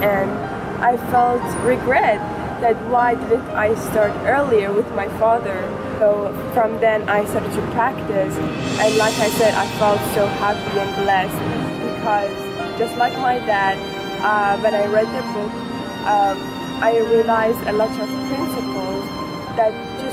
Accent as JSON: {"language": "English", "country": "Iran", "second_language": "English", "lives_now": "Dubai, United Arab Emirates", "said": "actually, I'm from Iran, but I live in Dubai."}